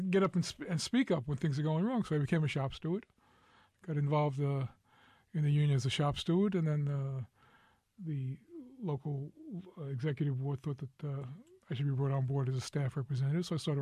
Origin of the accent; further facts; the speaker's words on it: Queens, New York, United States; Born and raised in Queens